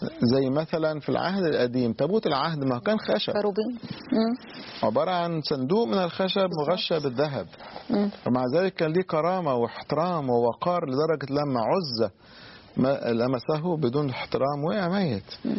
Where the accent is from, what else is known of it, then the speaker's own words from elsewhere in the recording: Upper Egypt, Egypt; في بعض البلاد عندنا في الصعيد عايمة على كنوز من الآثار